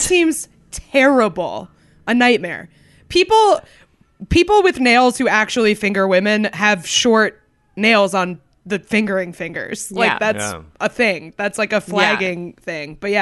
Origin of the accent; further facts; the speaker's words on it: Concord, New Hampshire, United States; So like an hour north of Boston.